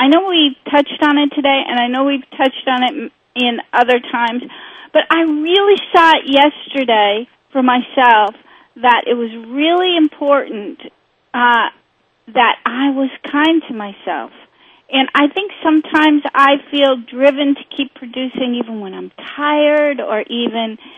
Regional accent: Oregon, United States; I grew up in Oregon and took, you know, both sides of my parents' families had to end up there eventually.

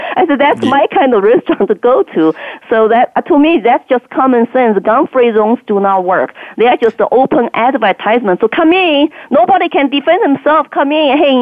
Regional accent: China; now in United States; I think this country has already reminded me the police state I grew up in China

